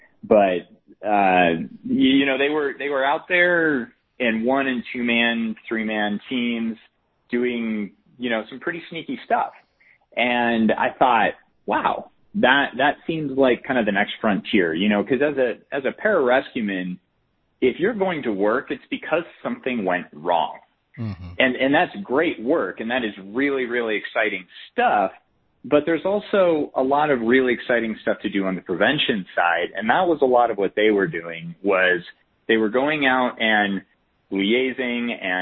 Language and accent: English; Montana, United States; Yeah, so, you know, growing up in Montana is a pretty great place to grow up as long as you're into the outdoors.